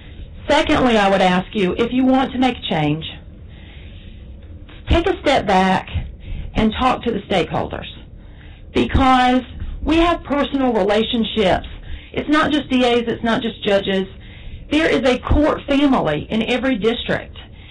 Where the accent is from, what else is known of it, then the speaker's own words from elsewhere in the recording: North Carolina, United States; So I'm afraid my little citizens in Hoke County would be forgotten. That is my hometown.